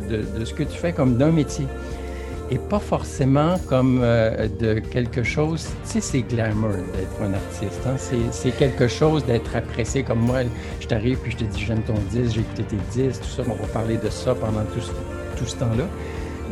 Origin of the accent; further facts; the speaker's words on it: Quebec, Canada; on t'entend, puis on est Québécois comme moi, tu sais